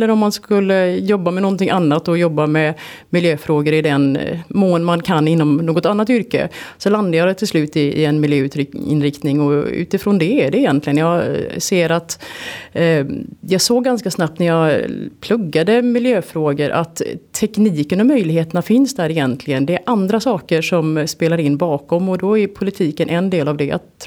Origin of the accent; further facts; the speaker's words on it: Gothenburg, Västra Götaland County, Sweden; now in Västerås, Sweden; jag är inflyttad västeråsare, kom hit 2011. Tidigare från början kom jag från Göteborg, har bott ner på västkusten men har tillbringat ganska många år utomlands däremellan också.